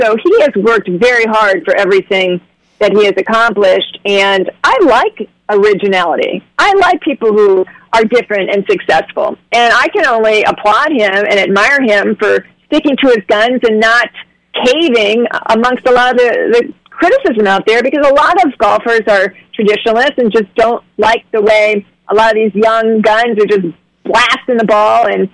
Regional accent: Ohio, United States; now in New York, United States; And, ironically, I did not grow up in New York. As you mentioned, I grew up in Ohio.

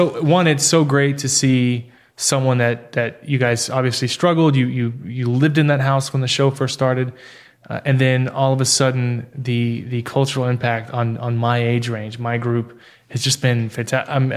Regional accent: Texas, United States; so we come from Texas. Marijuana is a big no-no there.

